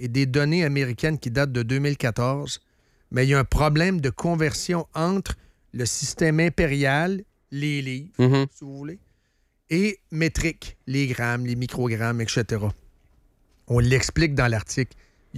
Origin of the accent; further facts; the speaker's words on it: Quebec, Canada; On est Québécois.